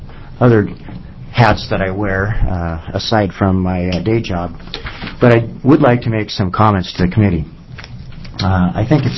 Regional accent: Astoria, Oregon, United States; I'm from Astoria in Clatsop County.

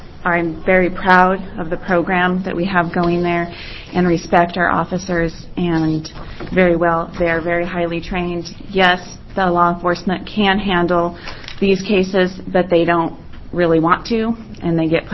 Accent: Powell Butte, Oregon, United States; I'm from Powell Butte.

